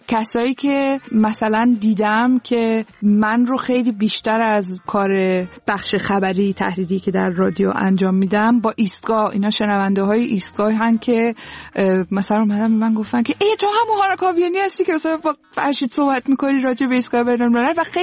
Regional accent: Tehran, Tehran Province, Iran; born there; من تهران به دنیا اومدم. پدر مادرم هم تهران به دنیا اومدن، ولی بخش بزرگی از خانواده 75% آذری هستن.

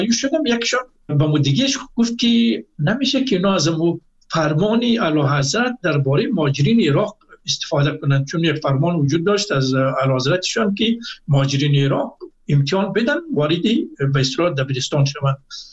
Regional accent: Afghanistan; now in Iran; گفتم من از افغانستان آمدم،

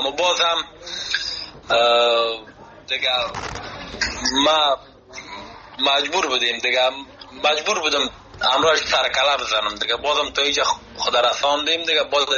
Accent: Afghanistan; چون خودم از افغانستان آمدم

